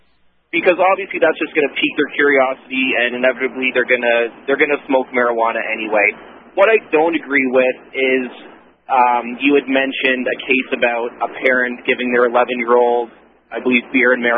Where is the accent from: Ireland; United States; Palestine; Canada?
Canada; I'm actually from Canada